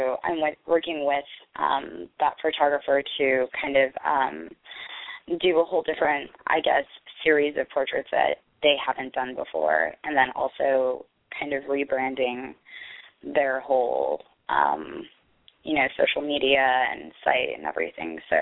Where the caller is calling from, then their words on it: Los Angeles, California, United States; I'm calling from Los Angeles.